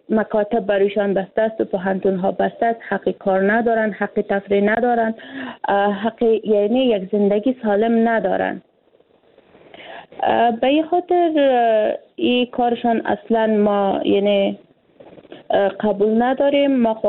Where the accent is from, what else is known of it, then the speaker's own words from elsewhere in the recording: Afghanistan; ولی ما یک افغان هستیم، یک افغانستان است.